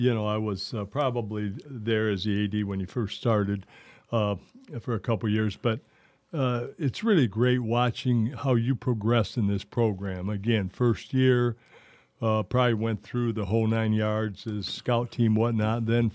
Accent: Michigan, United States; Being a growing up in Southeast Michigan, I can't help myself being a U of M fan

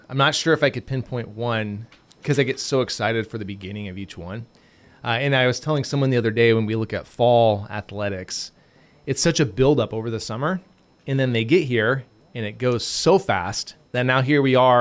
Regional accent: Nebraska, United States; now in California, United States; So I was born and raised in Nebraska. So that's my heritage would be Husker football and Kansas City Royal baseball.

